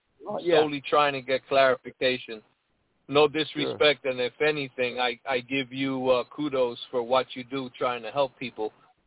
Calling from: Stockton, California, United States; I'm calling from Stockton, California.

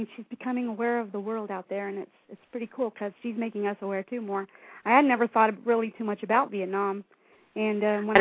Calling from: Texas, United States; I'm from Texas

